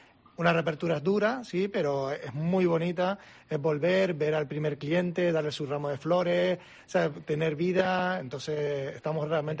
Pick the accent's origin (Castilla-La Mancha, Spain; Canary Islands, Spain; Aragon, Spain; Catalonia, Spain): Canary Islands, Spain; Yo soy canario